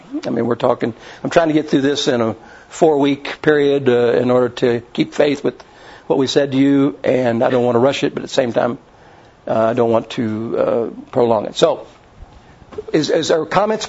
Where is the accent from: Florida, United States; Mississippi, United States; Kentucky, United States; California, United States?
Kentucky, United States; also born or lived in Indiana; I grew up in Kentucky, southern Indiana.